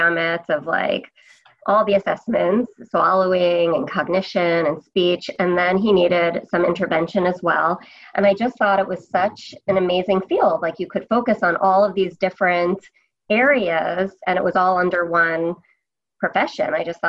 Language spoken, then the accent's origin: English; Brooklyn, New York, United States; So I'm from Brooklyn, New York.